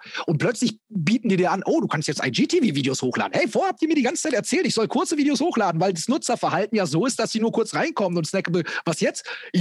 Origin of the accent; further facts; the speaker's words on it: Bavaria, Germany; Geldbeutel, jetzt habe ich mich als Bayer geoutet.